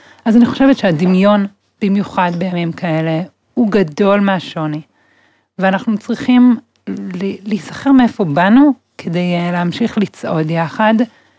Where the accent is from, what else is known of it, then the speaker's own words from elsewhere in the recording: Tel Aviv, Tel Aviv District, Israel; בתל אביב, וכל חיי זה היה שונה ממני, שנות אור